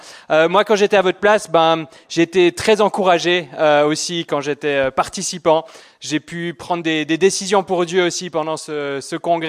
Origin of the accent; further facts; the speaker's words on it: Switzerland; parce que je suis suisse si vous ne l'avez pas entendu.